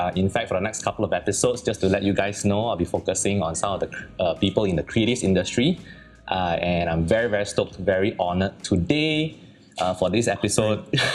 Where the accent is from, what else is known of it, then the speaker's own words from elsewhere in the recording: Singapore; Then I realized that, hey, we are both actually from Singapore.